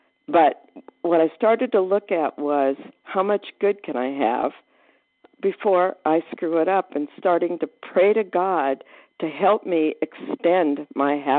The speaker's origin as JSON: {"language": "English", "region": "Arizona", "country": "United States", "said": "I am from Arizona."}